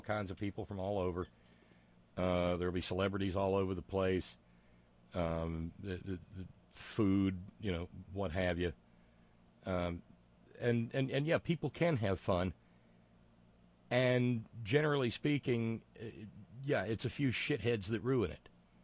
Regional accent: Alabama, United States; I noticed when I was coming home from New Orleans, in my little hometown there in Northwest Alabama, they got a big party coming up.

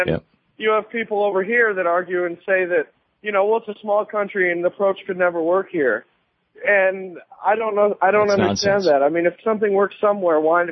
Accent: Michigan, United States; now in Santa Monica, United States; and I grew up in Michigan. I actually started listening back in Michigan

